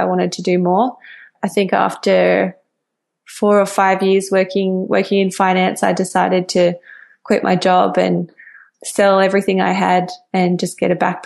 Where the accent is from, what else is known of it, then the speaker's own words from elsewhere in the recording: Canberra, Australian Capital Territory, Australia; So I grew up in Canberra in Australia, and that's like the capital city